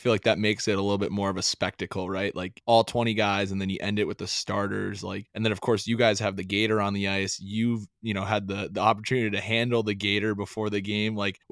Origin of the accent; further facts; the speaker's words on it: Northeast, United States; because especially a kid like me, you know, I grew up in the Northeast.